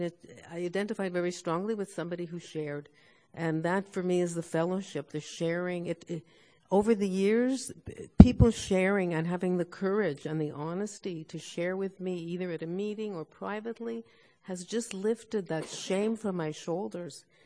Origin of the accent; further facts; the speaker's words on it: Montreal, Quebec, Canada; I'm a compulsive over and under eater, and I'm from Region 6 from Montreal, Quebec, Canada.